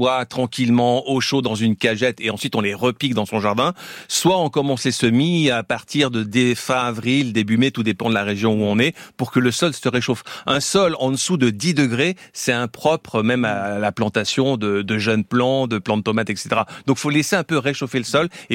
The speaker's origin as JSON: {"language": "French", "town": "La Tronche", "region": "Auvergne-Rhône-Alpes", "country": "France", "said": "Ah oui, Grenoble, c'est ma région d'origine, donc je suis content."}